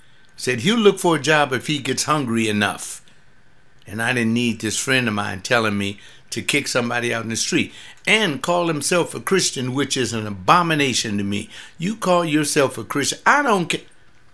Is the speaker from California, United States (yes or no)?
yes; Los Angeles, California, United States; You have to keep it in mind, I was born and raised in Los Angeles. Had never left the city on anything like that.